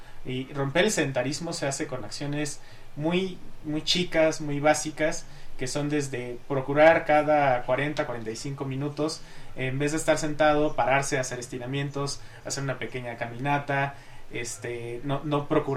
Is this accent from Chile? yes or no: no; Mexico; El problema en realidad de nuestros hábitos como mexicanos tiene mucho que ver con este contexto sociocultural